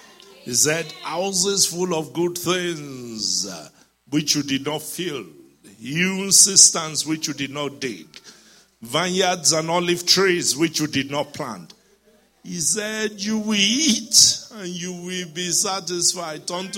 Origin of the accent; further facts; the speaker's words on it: Nigeria; hello, hello, I'm a Nigerian pastor